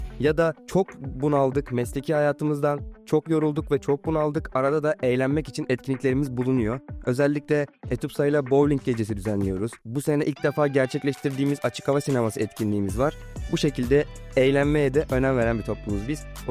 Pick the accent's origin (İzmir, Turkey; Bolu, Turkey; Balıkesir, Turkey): Balıkesir, Turkey; now in Istanbul, Turkey; Balıkesirliyim, İstanbul'da yaşıyorum.